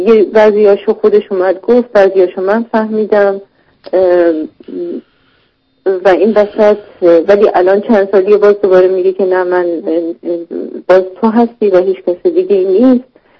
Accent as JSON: {"language": "Persian", "country": "Iran", "moved": "yes", "said": "ما بعد از اینکه از ایران اومدیم بیرون، شرایط خیلی سختی بود"}